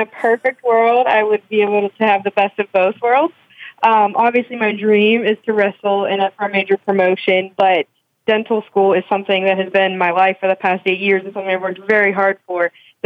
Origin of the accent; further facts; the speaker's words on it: State College, Pennsylvania, United States; now in Pittsburgh, United States; it kind of got introduced to me when I moved to Pittsburgh from State College for school